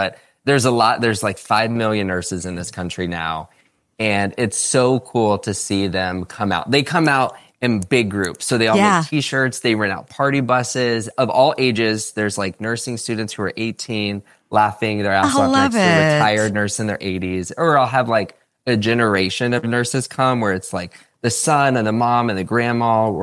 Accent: Florida, United States; I'm from Florida.

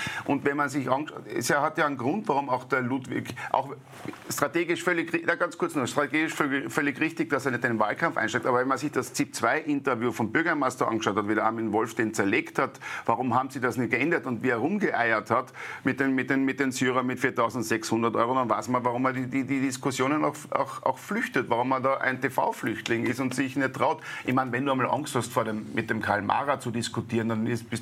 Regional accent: Carinthia, Austria; now in Vienna, Austria; ich bin gern nach Wien gekommen, ich bin ja aus Kärnten nach Wien und ich fühle mich in Wien wirklich wohlgefühlt

